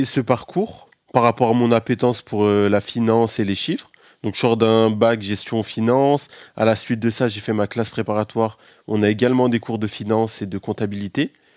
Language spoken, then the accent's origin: French; Lyon, Auvergne-Rhône-Alpes, France; j'ai 23 ans, je suis originaire de Lyon.